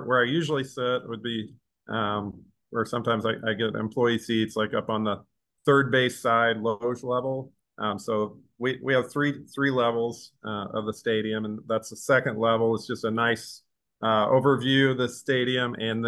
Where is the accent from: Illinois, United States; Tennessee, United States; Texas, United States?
Illinois, United States; I grew up in Illinois and went to, so downstate Illinois. So people think Illinois, they think Chicago. It's actually closer to St. Louis than Chicago